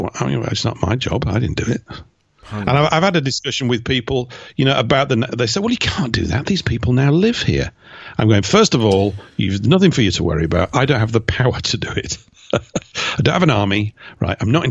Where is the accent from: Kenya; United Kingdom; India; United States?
United Kingdom; Yorkshire and the Humber; I'm a Yorkshireman. I come from Yorkshire, so that's what I am. I claim it.